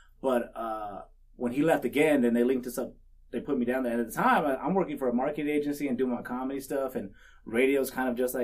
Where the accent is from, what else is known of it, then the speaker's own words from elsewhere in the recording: Albuquerque, New Mexico, United States; I'm from Albuquerque, so so I went from Albuquerque to San Antonio, and I was in San Antonio for about 3 years.